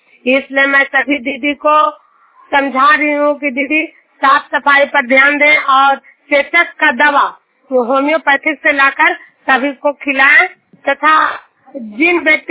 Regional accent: Juniyar, Bihar, India; मैं नालंदा जिला हिरसा प्रखंड जुनियर गांव की निवासी हूँ

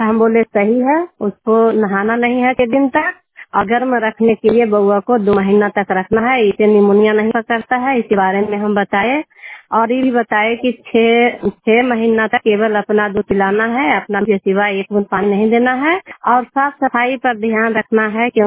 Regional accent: Yahiyapur, Bihar, India; मैं यहियापुर गांव की रहने वाली हूँ। धानकी पंचायत की CNRP पद पर काम करती हूँ और सलमेरा प्रखंड नालंदा जिला की हूँ।

